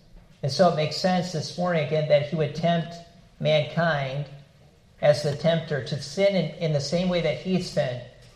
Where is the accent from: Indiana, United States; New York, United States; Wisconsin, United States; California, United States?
Wisconsin, United States; I grew up in Wisconsin. It's a word where we have a lot of Norwegian people.